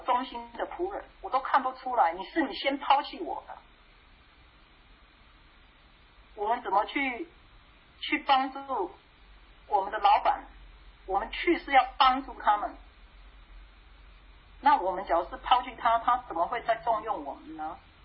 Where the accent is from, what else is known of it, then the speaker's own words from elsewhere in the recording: Taiwan; 我生活在台湾啊，台湾的空气我就受不了了，台湾很潮湿